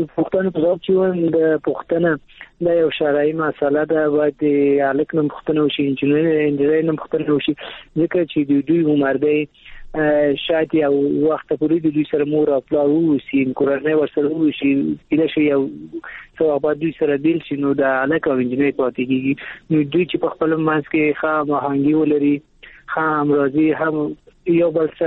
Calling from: Kabul, Afghanistan; د کابل ولایت څخه مې اړیکه نیولې

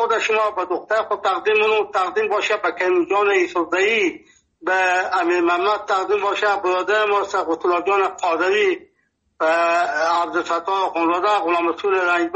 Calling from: Nimruz, Afghanistan; دخترم ما 50 سال در ولایت نیمروز هستم. اینجا لهجه ما لهجه فارسی هستم، اینجا لفظی ما لهجه بلوچی هستم

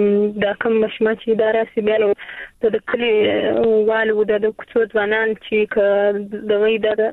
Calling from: Zabul, Afghanistan; ما د زابل څخه تماس نیولې دي.

